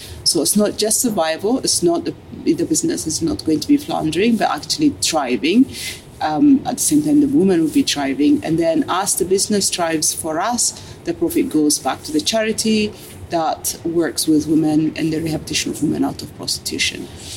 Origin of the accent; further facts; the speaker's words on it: Ethiopia; English is a second language; I am from Ethiopia